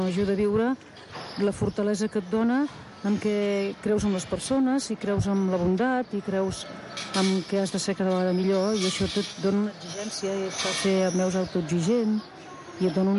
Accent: Gornal, Catalonia, Spain; El senyor rector del meu poble, Gornal, ens ensenyava.

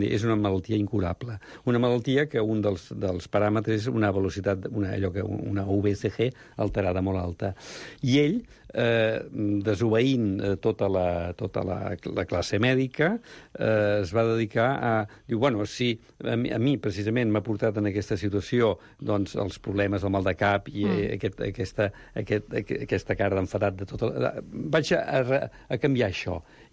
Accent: Sant Cugat, Catalonia, Spain; quan jo era petitó, soc de Sant Cugat

